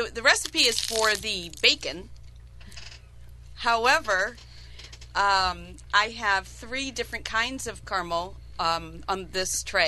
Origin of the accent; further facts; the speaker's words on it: St. Louis, Missouri, United States; I'm from St. Louis. My dad is as well.